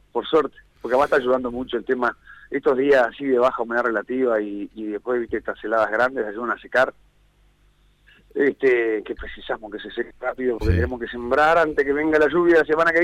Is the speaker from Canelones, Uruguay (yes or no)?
no; Vichadero, Rivera, Uruguay; Cerca de Rivera, más cerca de Cerro Largo que de Rivera, del pueblito Bichadero.